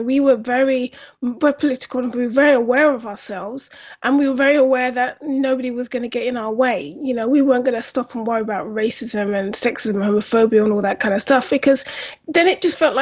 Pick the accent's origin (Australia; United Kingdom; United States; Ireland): United Kingdom; Brixton, London; because I'm from Brixton